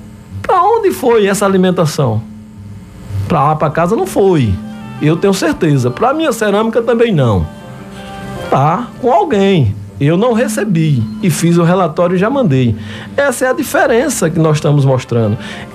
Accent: Vitória de Santo Antão, Pernambuco, Brazil; born there; Minha cidade que eu aprendi a amar, como minha cidade natal, que eu nasci, Vitória de Santo Antão

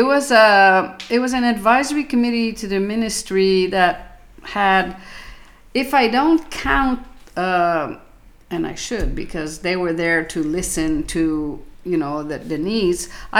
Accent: Montreal, Quebec, Canada; also born or lived in Ottawa; Okay, so I lived in Ottawa for close to 30 years, but I came from Montreal. So I came to Ottawa to teach French.

